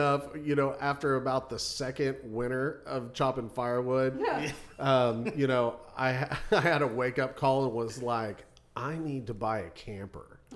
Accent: Nowata, Oklahoma, United States; I'm from Oklahoma. Yeah, Eastern Oklahoma. Of course, I'm from far northeastern Oklahoma in Bartlesville, Nowata is where I was raised. I went to Bartlesville High School.

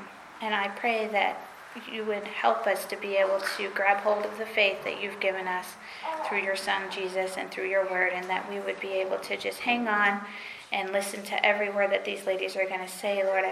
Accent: the South, United States; now in Maine, United States; I found that I'm from the South, and I found that Maine is kind of like its own country.

